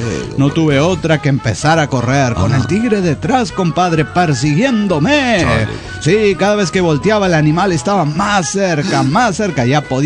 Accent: San Luis, Argentina; de la Sierra de San Luis, Argentina.

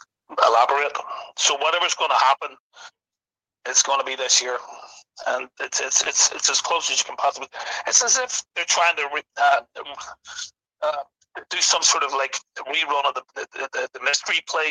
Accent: Belfast, Northern Ireland, United Kingdom; Growing up in Belfast, you just see straight through it, mate.

